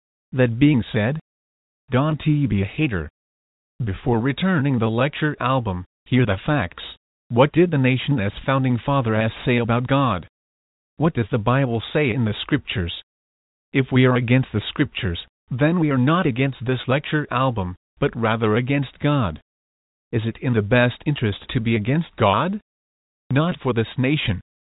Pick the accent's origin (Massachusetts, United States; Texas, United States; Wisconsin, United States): Massachusetts, United States; in my home state of Massachusetts, the first state in the Union to approve gay marriage.